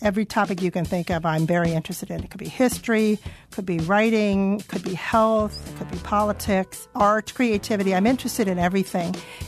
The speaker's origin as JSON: {"language": "English", "town": "Eau Claire", "region": "Wisconsin", "country": "United States", "said": "from Eau Claire, Wisconsin. Wisconsin Public Radio is my source for connecting with the greater Wisconsin community."}